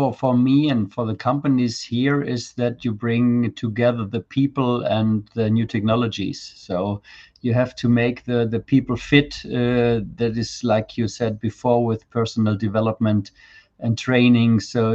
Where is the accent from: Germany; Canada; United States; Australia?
Germany; I'm from Germany